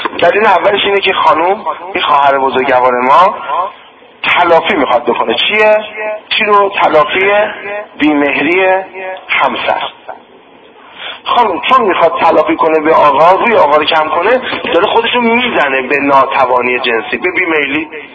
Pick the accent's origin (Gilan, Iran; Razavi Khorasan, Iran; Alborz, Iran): Alborz, Iran; Karaj; also born or lived in Tehran; now in Qom, Iran; من الان خودم ساکن قومم، منزل مادرم اینها عظیمیه کرج، بزرگ شده کرجم، زادگاهم تهران بوده،